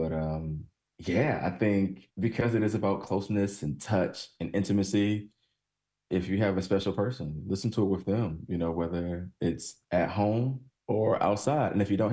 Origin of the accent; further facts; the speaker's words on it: Baltimore, Maryland, United States; And I also was born and raised in Baltimore and listened to a lot of Baltimore club music.